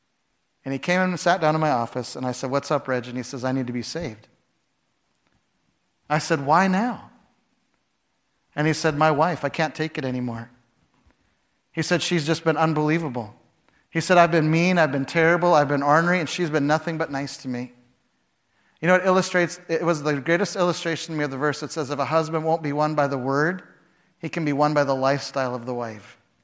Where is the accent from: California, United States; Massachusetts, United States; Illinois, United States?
Illinois, United States; Chicago; moved away; When I first went to Canada, I came from Chicago. In Chicago, you dress like a business person